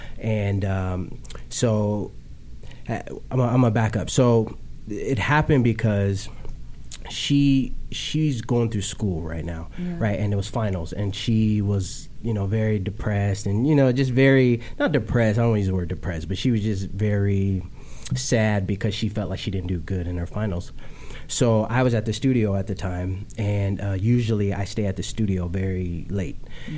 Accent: Oxnard, California, United States; I'm from Oxnard, California. And I'm an R&B recording artist.

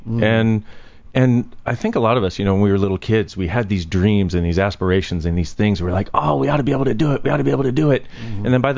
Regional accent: California, United States; born there; I was born in Southern California.

